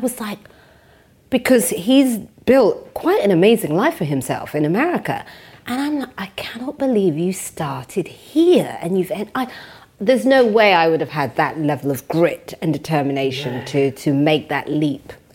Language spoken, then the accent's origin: English; London, United Kingdom; I was raised in East London, in Walthamstow.